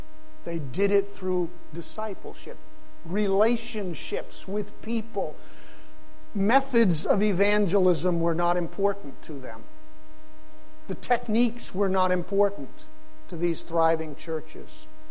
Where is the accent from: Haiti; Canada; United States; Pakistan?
Pakistan; When I was growing up in Pakistan, my parents being missionaries there